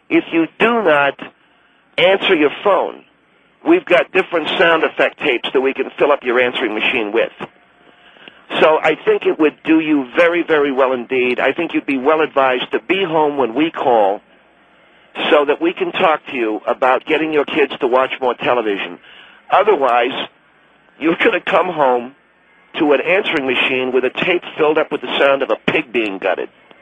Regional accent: Indiana, United States; I gave you my credentials. I'm a doctor, and I'm from Indiana.

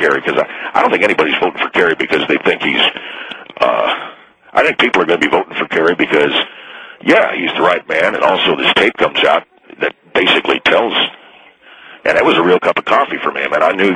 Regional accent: United States; I'm an American.

